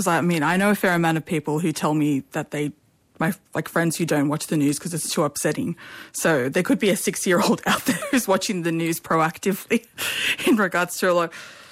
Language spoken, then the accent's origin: English; New South Wales, Australia; Like I mentioned before, I'm from Western Sydney, so everything is like shorthand anyway.